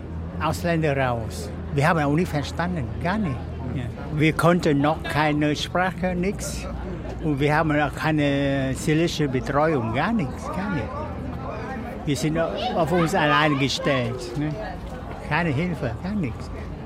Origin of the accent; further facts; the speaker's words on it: Vietnam; German is a second language; now in Germany; ich bin Vietnamese.